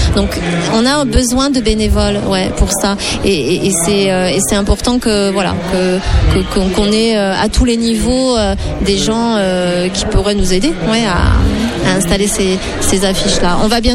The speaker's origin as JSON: {"language": "French", "region": "Nouvelle-Aquitaine", "country": "France", "said": "moi, je suis du Lot-et-Garonne."}